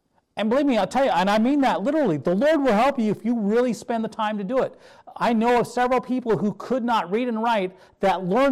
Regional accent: North Dakota, United States; growing up, I grew up in North Dakota. Groves meant nothing to me.

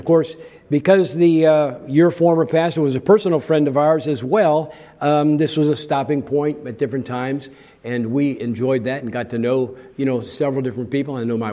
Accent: Chicago, Illinois, United States; You know, here, growing up in Chicago, and the brunt of all the Polak jokes and everything else that you would get.

